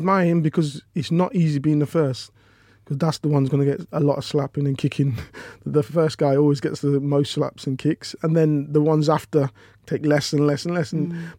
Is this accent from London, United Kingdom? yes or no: no; Leicester, East Midlands, United Kingdom; I'm from Leicester